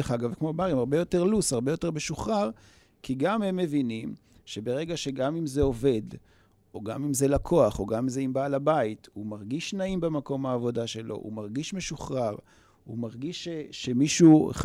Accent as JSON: {"language": "Hebrew", "town": "Beersheba", "region": "Southern District", "country": "Israel", "said": "אני יודע שגם עכשיו אני באר שבעי במקור"}